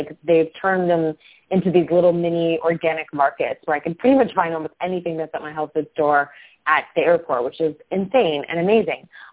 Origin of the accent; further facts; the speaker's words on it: New York, United States; I grew up with it on Long Island at the Walt Whitman Mall